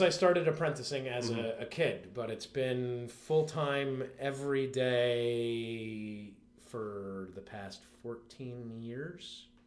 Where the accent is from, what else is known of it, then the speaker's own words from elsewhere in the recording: St. Petersburg, Florida, United States; Yeah, St. Petersburg, Florida.